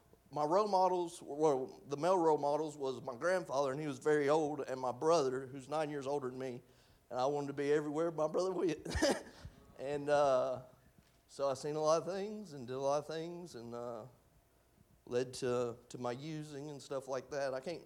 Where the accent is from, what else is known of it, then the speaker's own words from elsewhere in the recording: Franklin, Tennessee, United States; also born or lived in New Bern; I was born in New Bern, North Carolina, May 27th, 1993. I'm 30 years old, but I grew up right down the road in Franklin, Tennessee.